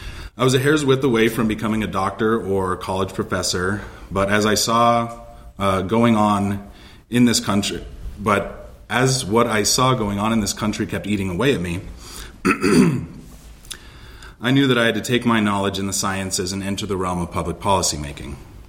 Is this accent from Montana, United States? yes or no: yes; Forsyth, Montana, United States; I grew up in Forsyth, Montana, over on the eastern part of the state.